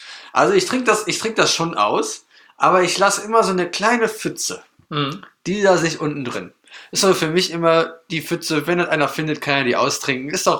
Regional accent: North Rhine-Westphalia, Germany; wir kommen aus NRW

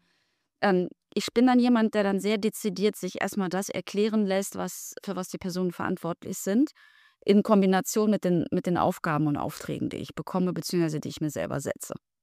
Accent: Gdańsk, Pomeranian Voivodeship, Poland; born there; ich bin ja auch Hanseatin, geboren in Danzig aber, ne?

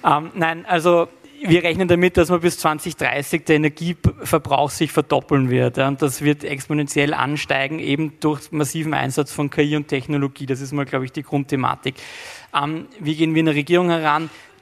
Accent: Austria; als Europäer und auch als Österreicher

